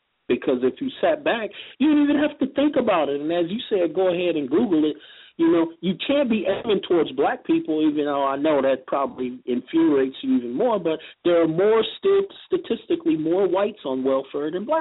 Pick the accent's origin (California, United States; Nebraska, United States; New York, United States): California, United States; San Francisco; I'm from West Side Housing Projects in San Francisco.